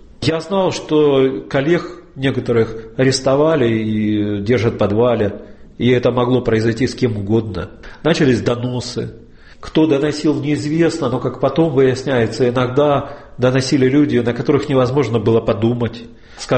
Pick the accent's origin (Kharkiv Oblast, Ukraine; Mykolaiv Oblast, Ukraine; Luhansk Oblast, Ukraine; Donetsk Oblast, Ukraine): Luhansk Oblast, Ukraine; Luhansk; moved away; Когда мы выехали из Луганска, где-то это все начало возвращаться